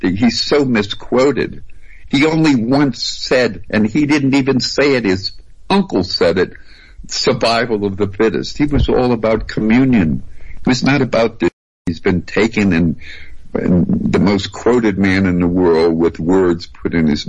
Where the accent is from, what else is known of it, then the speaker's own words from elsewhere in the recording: New Orleans, Louisiana, United States; Look, I'm from New Orleans.